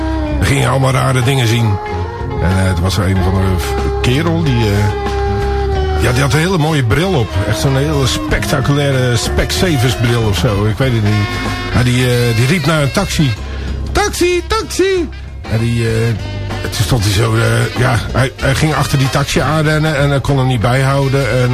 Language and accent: Dutch; Bergen op Zoom, North Brabant, Netherlands; also born or lived in Rotterdam / The Hague; Ik ben eigenlijk opgegroeid in Bergen op Zoom.